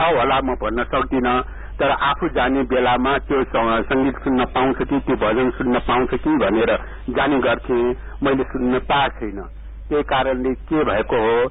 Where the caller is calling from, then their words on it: Kathmandu, Bagmati, Nepal; काठमाडौँबाट